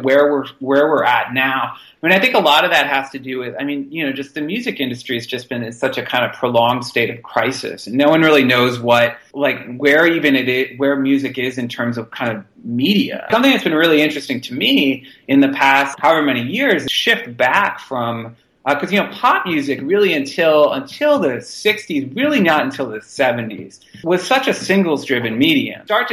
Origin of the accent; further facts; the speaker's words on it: Boston, Massachusetts, United States; like I grew up in Boston, but I definitely, you know, I had friends who were from New York